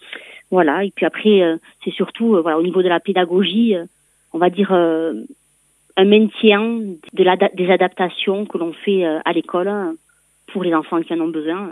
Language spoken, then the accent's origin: French; Mauléon, Nouvelle-Aquitaine, France; j'ai fait le choix de revenir au Pays Basque. Je suis originaire de Mauléon, donc je reviens au Pays Basque